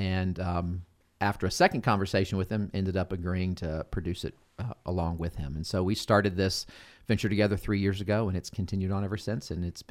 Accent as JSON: {"language": "English", "town": "Carrollton", "region": "Georgia", "country": "United States", "tie": "born or raised there", "said": "So I grew up here in Carrollton and moved away for almost 30 years, and had the good privilege to come back to serve as the head of school for Oak Mountain Academy about 7 years ago."}